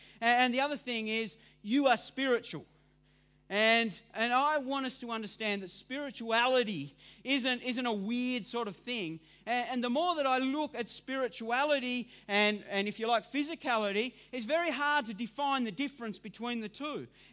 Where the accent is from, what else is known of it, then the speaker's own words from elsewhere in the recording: Devonport, Tasmania, Australia; seemed so disconnected from the people that I grew up with in East Devonport